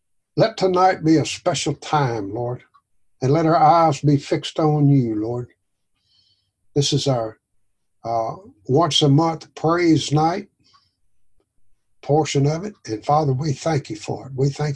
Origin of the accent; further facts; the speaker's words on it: the South, United States; I'm from the South. That's what we drink.